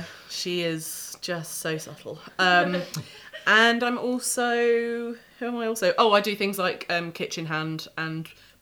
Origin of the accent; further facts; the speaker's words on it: Scotland, United Kingdom; born there; It's all right, I was born in Scotland, it's fine.